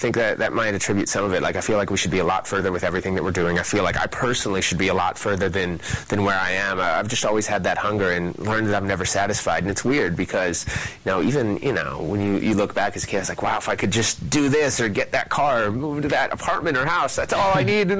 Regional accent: Minneapolis, Minnesota, United States; I was a kid from Minneapolis at the end of the day.

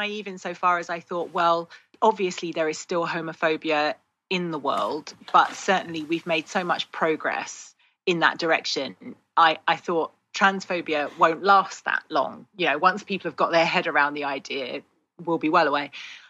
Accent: United Kingdom; And that was fascinating for me as a British person.

